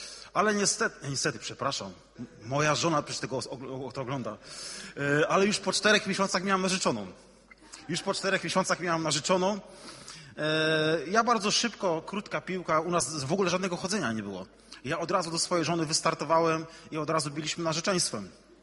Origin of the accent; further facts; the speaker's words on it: Tczew, Pomeranian Voivodeship, Poland; now in Wrocław, Poland; Nie jestem rodowitym wrocławianinem, jestem tutaj zaledwie od września 2014 roku. Pochodzę z nadmorza, z Tczewa, taka mała miejscowość obok Gdańska. Obok Gdańska, tam się wychowałem, w tamtejszym kościele zielonoświątkowym.